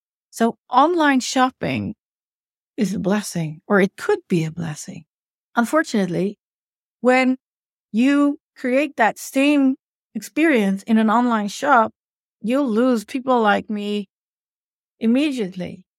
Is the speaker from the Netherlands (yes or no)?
yes; Netherlands; I grew up in the Hollywood of the Netherlands because my father was a famous animator.